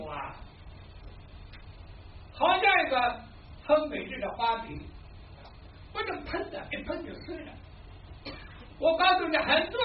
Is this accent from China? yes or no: yes; Shanghai, China; accent: Shanghainese; 我有标志的上海话，地地道道上海话，